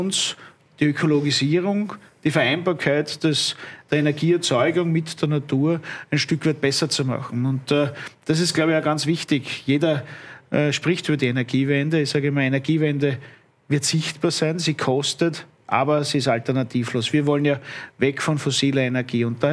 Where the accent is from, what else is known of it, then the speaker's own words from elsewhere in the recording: Austria; Und als Österreicher ist ganz klar, wir sind gegen Nuklear